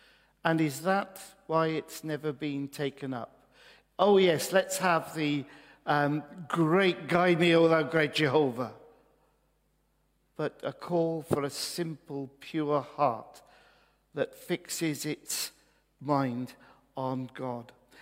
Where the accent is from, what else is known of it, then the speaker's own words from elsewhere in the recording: Wales, United Kingdom; Now, some of you will know that I am Welsh in origin.